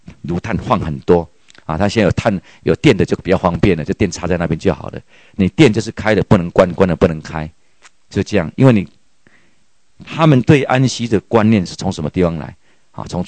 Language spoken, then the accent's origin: Chinese; Taiwan; 我们台湾人呢、啊，就去了。